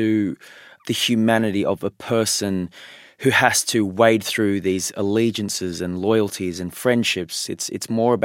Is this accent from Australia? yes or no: yes; Australia; Growing up in Australia, I inherently just didn't feel like that part of my identity was ever really something that I could be proud